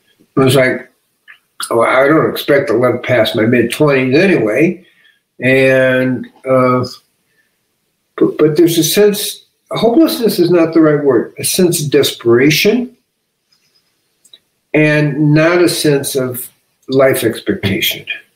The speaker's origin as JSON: {"language": "English", "town": "Chicago", "region": "Illinois", "country": "United States", "said": "Now, I'm from Chicago. I work for street gangs in the South Side"}